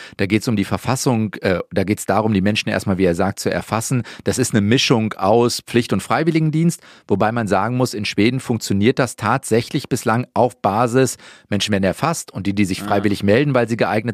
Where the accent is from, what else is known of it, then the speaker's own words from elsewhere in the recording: North Rhine-Westphalia, Germany; also ich komme zum Beispiel aus dem Rheinland, wenn das jetzt Bonn oder Köln oder sowas wäre.